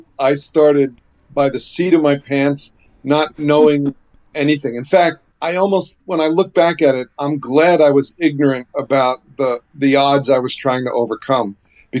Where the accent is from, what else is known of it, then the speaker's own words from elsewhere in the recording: New Jersey, United States; And it was a story to shoot my home state of New Jersey.